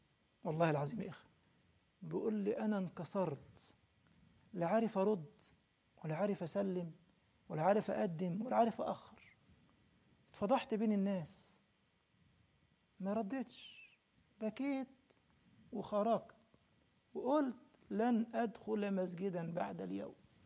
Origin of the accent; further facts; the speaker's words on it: Cairo, Cairo Governorate, Egypt; كنت بدرس تفسير القرآن في مسجد في منطقة اسمها الشرابية عندنا في القاهرة في مصر.